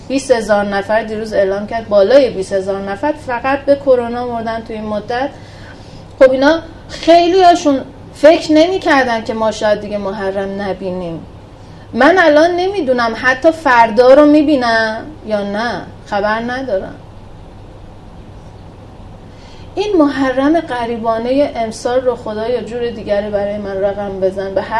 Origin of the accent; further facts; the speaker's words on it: Qom, Iran; من ننه بابام شیعه بودن، تو قم به دنیا اومدم، تو قم بزرگ شدم، شیعه بودن